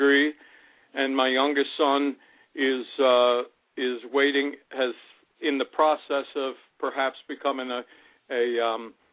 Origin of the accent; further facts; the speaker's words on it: Midwest, United States; I was born in 52. I was brought up in Middle America.